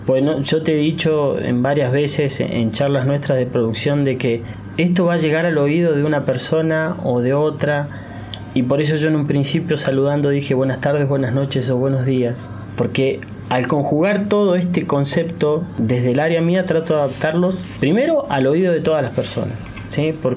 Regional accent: Zapala, Neuquén, Argentina; una producción de acá, de Zapala, digo yo de Zapala, pues lo defiendo conmigo, pues soy nativo de acá

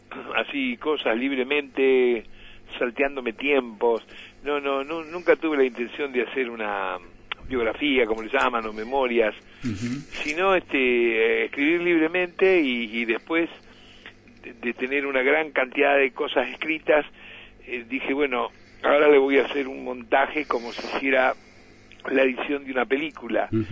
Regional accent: Rosario, Santa Fe, Argentina; cuando era chico con mis padres en Rosario

